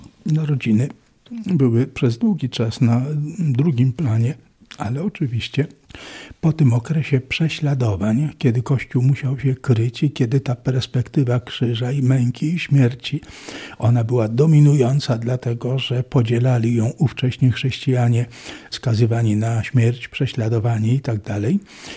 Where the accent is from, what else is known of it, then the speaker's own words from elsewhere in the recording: Chrostowa, Masovian Voivodeship, Poland; niedaleko Ostrołęki, we wsi, która nazywa się Chrostowa, taka stara, szlachecka, chociaż dorobno szlachecka tradycja, ale wychowywałem się na wsi.